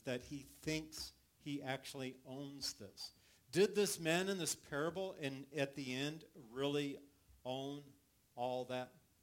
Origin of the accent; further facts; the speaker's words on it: California, United States; Mine, because I grew up in California and surfed, and it's like, that's what they sound like.